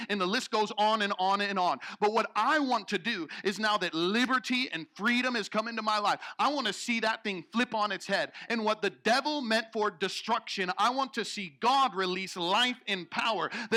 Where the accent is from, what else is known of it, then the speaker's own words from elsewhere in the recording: Illinois, United States; I was driving from my hometown in central Illinois from Dallas, Texas.